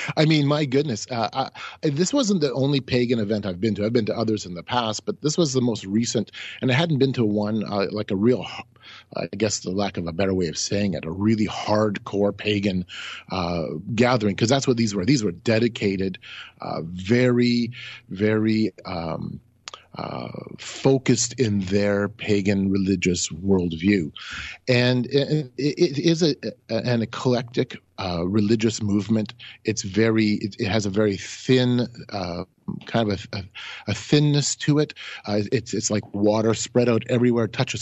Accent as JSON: {"language": "English", "country": "Canada", "said": "And I said, yeah, I'm from Canada."}